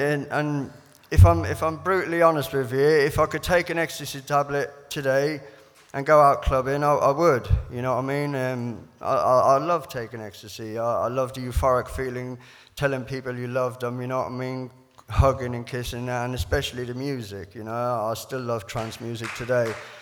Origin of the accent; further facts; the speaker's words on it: Ireland; And then a year later, we went back to Ireland